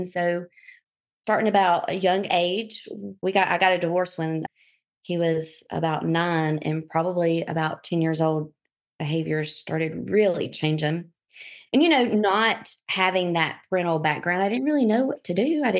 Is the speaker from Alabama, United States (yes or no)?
yes; Dothan, Alabama, United States; Well, all over for the first few years of life. And then I settled in Dothan, Alabama when I was about 10 years old. I've moved 26 times. But Dothan is pretty much where I remained.